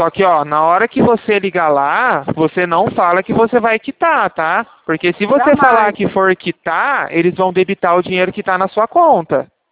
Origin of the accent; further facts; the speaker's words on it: São Paulo, Brazil; Eu sou daqui de São Paulo.